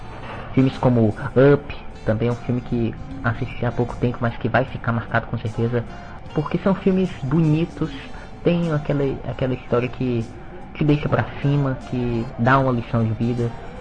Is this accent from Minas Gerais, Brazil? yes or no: no; Fortaleza, Ceará, Brazil; sou de Fortaleza, Ceará.